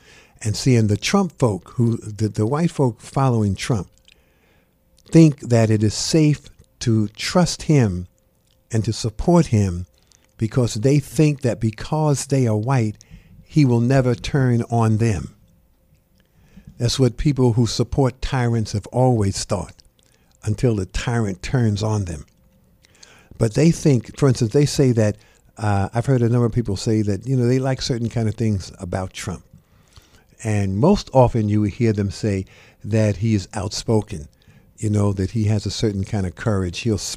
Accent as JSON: {"language": "English", "region": "New York", "country": "United States", "tie": "born or raised there", "said": "When I was growing up in the Kingsborough Housing Project, it was an ideal place to live."}